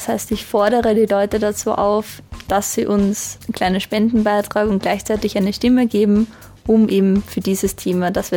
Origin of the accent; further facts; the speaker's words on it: Wiener Neustadt, Lower Austria, Austria; Ich komme aus Wiener Neustadt.